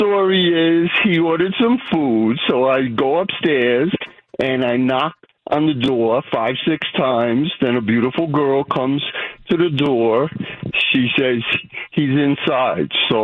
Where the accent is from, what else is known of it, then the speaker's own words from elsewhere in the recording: Brooklyn, New York, United States; And I told him, I'm from Brooklyn, and we bonded right there.